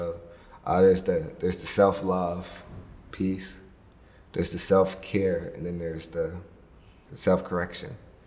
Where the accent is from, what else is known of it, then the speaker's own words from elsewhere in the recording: Pittsburgh, Pennsylvania, United States; There's a reason why … right? There's a reason why I grew up in Pittsburgh.